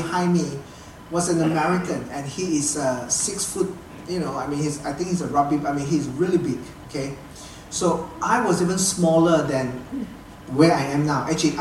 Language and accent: English; Malaysia; I am from a different culture, right? I come from Malaysia